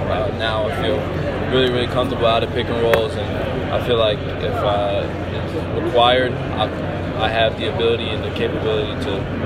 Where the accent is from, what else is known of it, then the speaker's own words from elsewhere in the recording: Canada; I am also Canadian